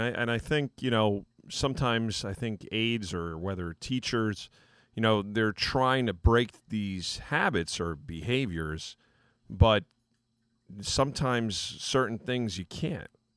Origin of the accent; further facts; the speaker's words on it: New Jersey, United States; we're from the New Jersey area